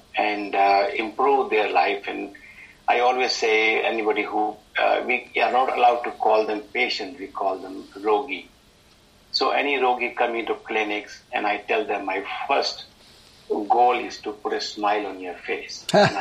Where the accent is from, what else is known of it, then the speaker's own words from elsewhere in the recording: California, United States; I'm from California, so I'm still a student.